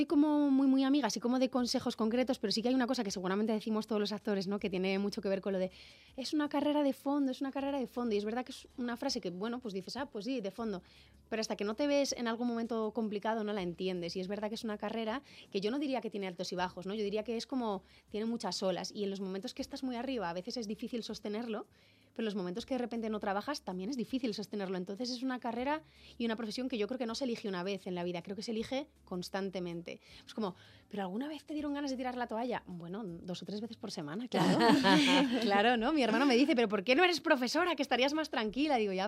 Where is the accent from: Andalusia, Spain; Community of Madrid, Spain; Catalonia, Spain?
Community of Madrid, Spain; Madrid; somos pocos de Madrid